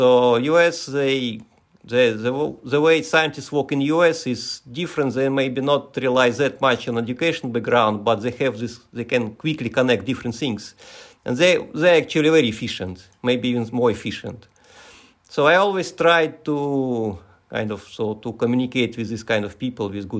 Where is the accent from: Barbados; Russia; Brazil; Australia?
Russia; English is a second language; moved away as an adult; also born or lived in United States; now in Japan; So originally I'm from Russia, so I got educated in Russia. Then I went to US for my PhD. I graduated Brown University in physics. And in 2004, I moved to Japan.